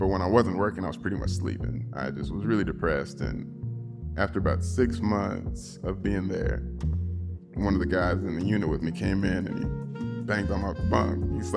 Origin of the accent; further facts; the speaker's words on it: Nashville, Tennessee, United States; I grew up in Nashville, but spent a lot of time in North Nashville.